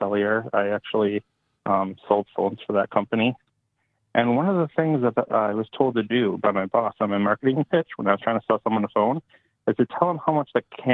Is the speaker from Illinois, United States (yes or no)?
no; Baraboo, Wisconsin, United States; I remember growing up in Baraboo, Wisconsin, with those candy cigarettes, running around the streets, capping off those guns.